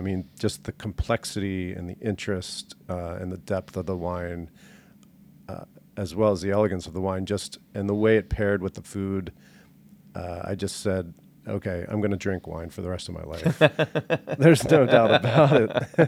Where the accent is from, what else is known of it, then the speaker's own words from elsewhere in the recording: Maryland, United States; I grew up in just outside of Baltimore in Maryland.